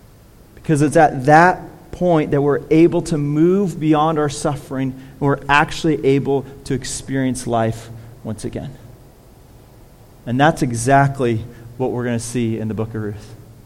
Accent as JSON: {"language": "English", "region": "California", "country": "United States", "tie": "born or raised there", "said": "growing up in California, it's not cold, so you get to play outside."}